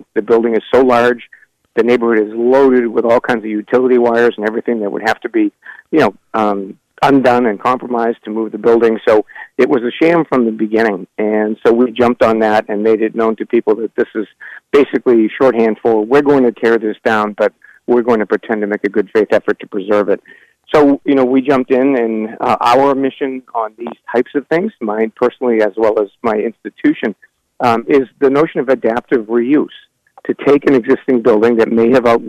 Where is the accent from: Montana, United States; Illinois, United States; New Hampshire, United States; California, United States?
New Hampshire, United States; Manchester; as a kid growing up in Manchester